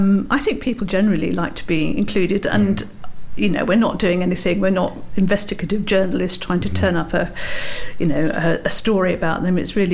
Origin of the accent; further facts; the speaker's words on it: London, United Kingdom; now in Dorset, United Kingdom; I'm an incomer from London a while back, 7 years ago